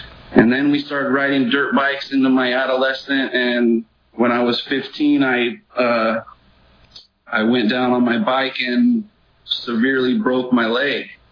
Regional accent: Visalia, California, United States; I'm from Visalia. I was born and raised here.

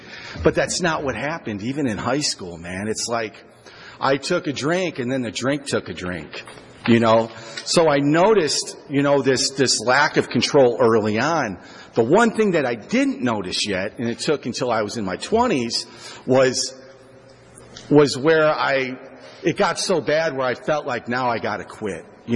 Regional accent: Toledo, Ohio, United States; I'm originally from Toledo, Ohio, and I grew up in AA.

